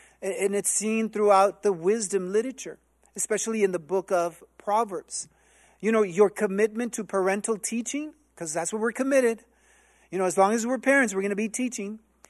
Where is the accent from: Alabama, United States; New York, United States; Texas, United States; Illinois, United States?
Texas, United States; Alamo; also born or lived in Tremont, Utah / California; I was born in Tremont, Utah, I grew up in California until I was about 7 years old. Then our parents decided to move to Alamo, Texas in 1970, more or less. It was a small little town